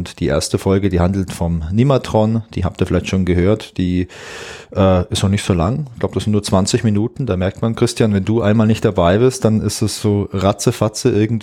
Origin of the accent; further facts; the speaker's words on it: Southern Germany, Germany; in der Schule gab es sowas wie Schulfasching, gab es bei uns in Süddeutschland.